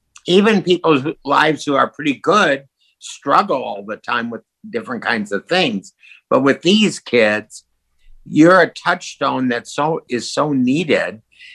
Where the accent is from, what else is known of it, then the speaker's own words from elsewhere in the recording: Minnesota, United States; And so I'm saying, you know, one of the greatest things about growing up in Minnesota is, you know, you get a firsthand look at the services there.